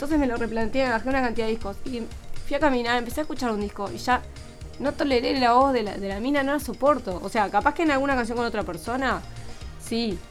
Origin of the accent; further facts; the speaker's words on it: Maldonado, Uruguay; como yo me crié en Maldonado, y en Maldonado toda la gente va a bailar, ¿viste?